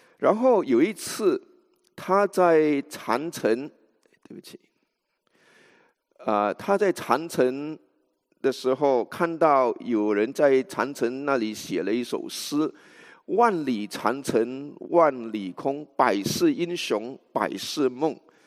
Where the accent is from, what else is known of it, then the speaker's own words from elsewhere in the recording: Singapore; 我是新加坡人，所以我小的时候还是英殖民地，